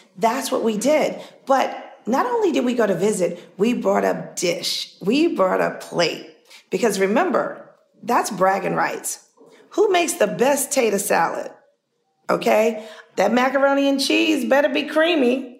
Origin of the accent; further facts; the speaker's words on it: Harlem, New York, United States; Growing up in Harlem, every summer, what we did is the day that school ended, the next day, my mom, dad, brother, sister, and I would all pack into the car